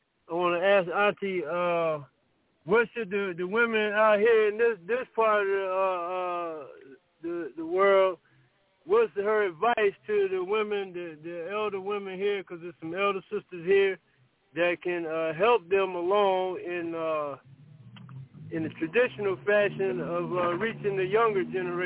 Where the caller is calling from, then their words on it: Detroit, Michigan, United States; I'm calling from Detroit, the Independent Telugu Nation.